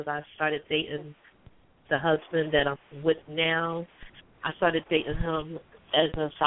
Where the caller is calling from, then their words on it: Paterson, New Jersey, United States; I'm calling from Paterson, New Jersey.